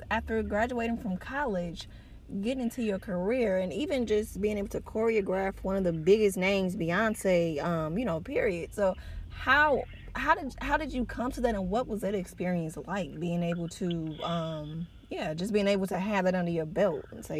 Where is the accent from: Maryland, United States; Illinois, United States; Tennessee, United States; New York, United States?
Illinois, United States; I'm from Illinois, and so right outside of Chicago.